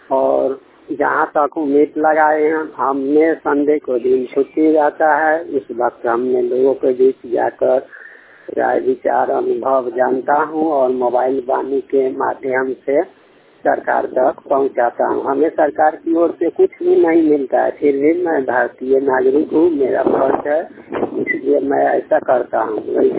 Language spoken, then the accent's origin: Hindi; Nariyal, Bihar, India; now in Marauli, India; बिहार के निवासी है और ग्राम नरियाल पंचायत वार्ड नंबर 5 का निवासी हूँ और इस वक्त मैं गुजरात के मरौली पंचायत से बोल रहा हूँ।